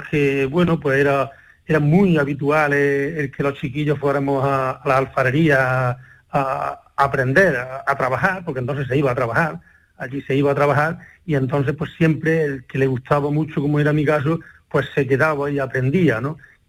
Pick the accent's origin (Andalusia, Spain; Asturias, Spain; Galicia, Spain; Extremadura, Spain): Andalusia, Spain; La Rambla; A mí el relevo me lo da mi pueblo, a mí el relevo me lo da la Rambla. La Rambla en sí... bueno, aquí hay un núcleo muy importante de alfarería y es donde mamamos todo desde chiquitos, sobre todo en aquellos tiempos donde yo me criaba